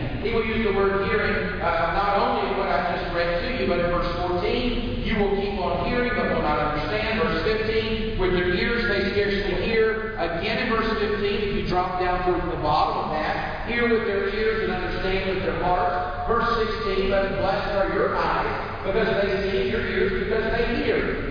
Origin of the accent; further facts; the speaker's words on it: Sheffield, Alabama, United States; I can say that in Alabama. I grew up around Sheffield, Killing, so I can say that.